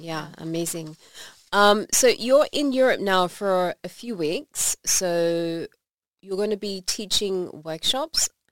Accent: Australia; now in Belgium; I'm on an island here being an Australian in Belgium

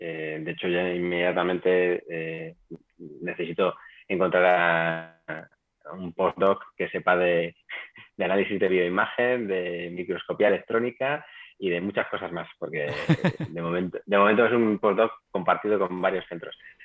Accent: Madrid, Community of Madrid, Spain; Yo soy de Madrid, en Madrid las temperaturas bajan de 0 grados, etcétera.

